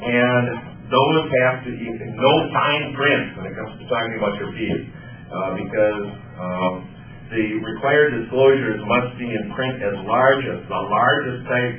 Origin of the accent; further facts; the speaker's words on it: Iowa, United States; born there; So I was born here in Iowa.